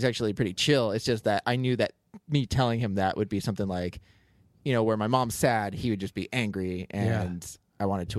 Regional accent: St. Petersburg, Florida, United States; because we're from St. Pete, which is in the Tampa Bay area

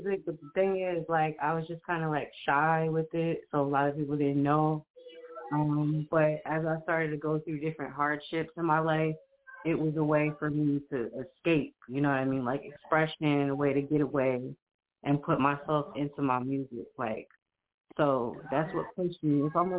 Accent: Colonial, New Jersey, United States; I was born and raised in Colonial, New Jersey.

